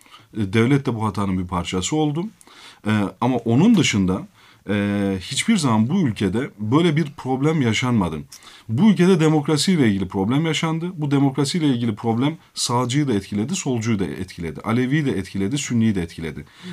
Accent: Malatya, Turkey; first language Kurdish; Turkish is a second language; Ben Malatyalıyım. Annem Türkçe bilmez.

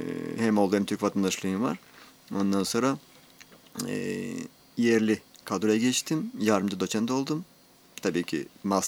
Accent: Moldova; Turkish is a second language; moved away as an adult; now in Turkey; Akordeon benim de ilk mesleğim. Moldova'dan olan ilk mesleğim. Akordeon öğretmeniydim.

